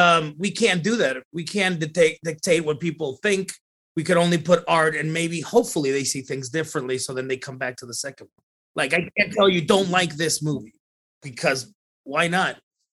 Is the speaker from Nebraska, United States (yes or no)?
no; Laredo, Texas, United States; a kid from fucking the south of Texas was doing that because I'm from Laredo.